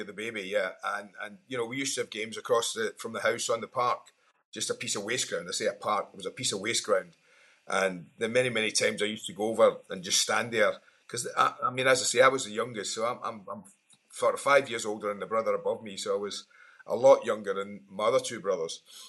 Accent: Glasgow, Scotland, United Kingdom; Now, I was the youngest of four boys and who were all born and bred in Glasgow.

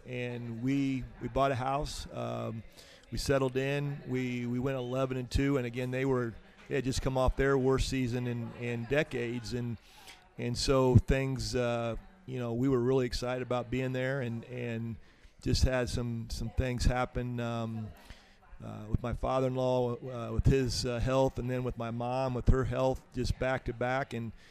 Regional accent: Indiana, United States; And growing up in Hamilton County and having been a head coach at Noblesville

